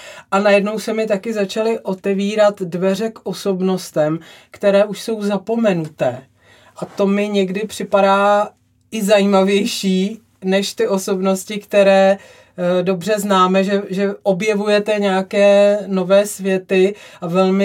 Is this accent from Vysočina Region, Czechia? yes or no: yes; Vysočina Region, Czechia; rodačka z Vysočiny jako já, ale trošku z jiné části.